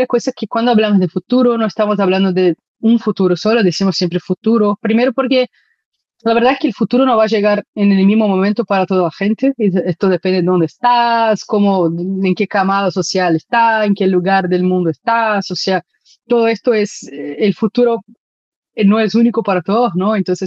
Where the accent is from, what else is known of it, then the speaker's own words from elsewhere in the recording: Brazil; Spanish is a second language; Perdón por mi español, bueno, soy de Brasil, hice un posgrado en Barcelona, pero hace unas vidas atrás